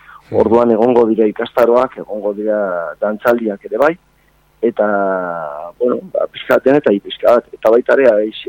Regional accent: Navarre, Spain; now in Bilbao, Spain; ni Nafarra naiz, ba, joan entzat bizitzera Bilbo aldera

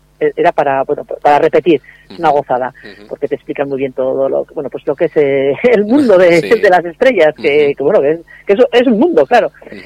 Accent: Burgui, Navarre, Spain; todos los que somos de Burgui, pues con muchas ganas

